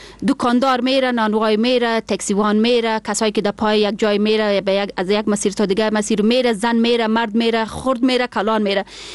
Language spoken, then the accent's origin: Persian; Afghanistan; کل ما افغان هستیم، باید فخر کنیم.